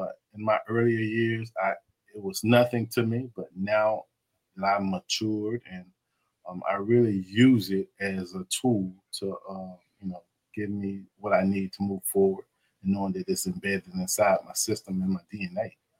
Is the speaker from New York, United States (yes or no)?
no; Memphis, Tennessee, United States; I'm from Memphis, Tennessee.